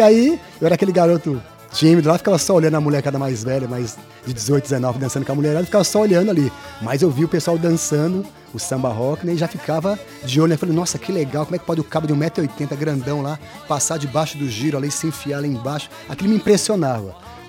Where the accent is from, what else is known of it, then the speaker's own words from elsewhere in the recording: Fortaleza, Ceará, Brazil; born there; eu nasci lá no Ceará, na capital, Fortaleza. Minha família é lá da região do norte do Ceará, quase no Piauí, na Serra da Ibiapaba, ali perto de Sobral. Especificamente meus pais, meu pai é da cidade de Carnaubal.